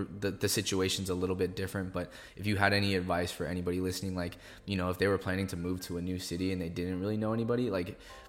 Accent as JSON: {"language": "English", "region": "California", "country": "United States", "said": "like I'm from the Bay Area, so I can live at home for six months to a year and just save all of my money"}